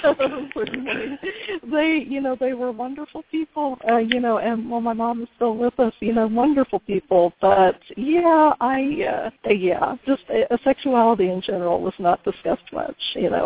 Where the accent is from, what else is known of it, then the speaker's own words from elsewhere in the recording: Indiana, United States; I was raised in Indiana, you know, and so I actually didn't have a lot of those experiences until like 18, you know, in college